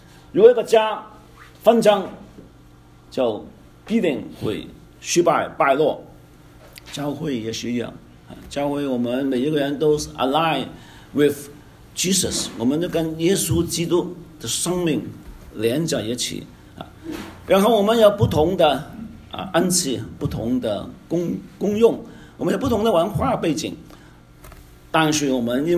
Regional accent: Vancouver, British Columbia, Canada; also born or lived in Hong Kong; 我在香港出生，当时我在温哥华长大，我在这里中学毕业，大学，然后神学，工作，我都是在这个加拿大的文化当中

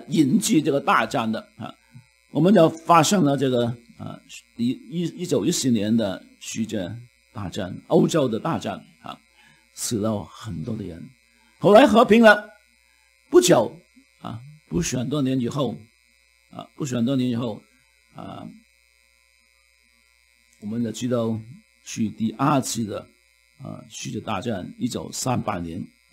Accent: China; 好像我们中国人说这个四海皆兄弟共同的来分享这个世界

